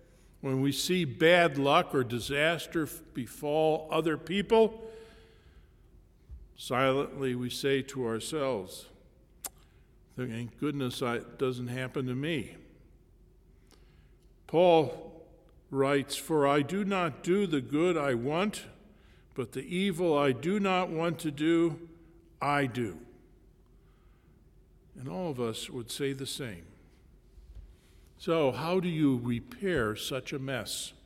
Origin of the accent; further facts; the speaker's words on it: Illinois, United States; And because we're from Illinois, that's a good candidate for us, Lincoln.